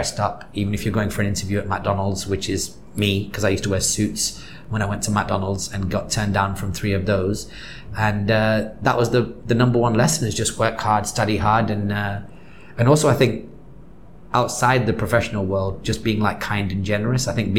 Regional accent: Salford, North West England, United Kingdom; So where I grew up in Salford, which is like the west side of Manchester, was quite racist, quite rough, and quite working class.

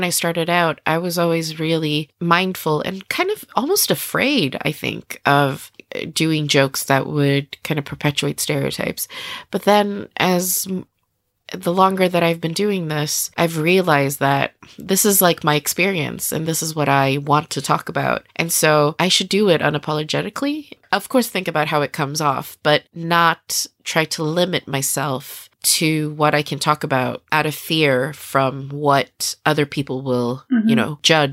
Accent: Sweden; I was born and raised in Sweden and grew up here.

